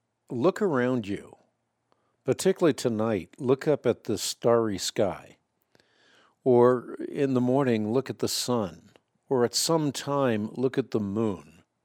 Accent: Netherlands; first language Dutch; English is a second language; well, I have a limited vocabulary because I'm Dutch. Dutch is my first language, so sometimes I can't speak as eloquently as I would like

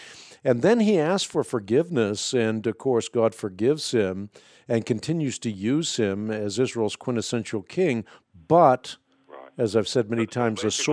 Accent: Netherlands; first language Dutch; English is a second language; Yeah, well, I'm still learning. I'm Dutch. That's my first language, so I love the English language

